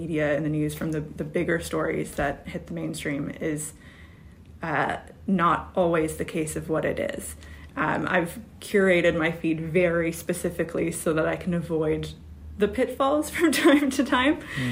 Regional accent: Philippines; As a Filipino person, it's so hard for some reason to find books by Filipinos.

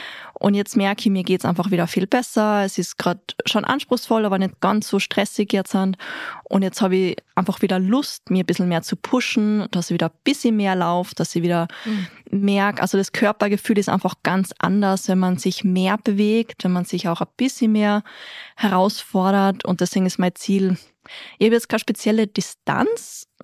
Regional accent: Tyrol, Austria; Meine Eltern oder wo ich aufgewachsen bin, ist in der Nähe von Tristach.

